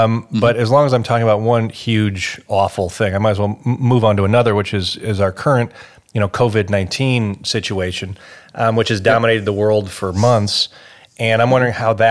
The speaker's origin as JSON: {"language": "English", "country": "United States", "accent": "American", "said": "And you can tell from my accent that I'm American, right?"}